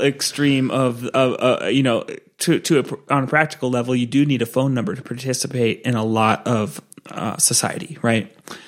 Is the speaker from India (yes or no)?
no; Santa Cruz, California, United States; I grew up in Santa Cruz.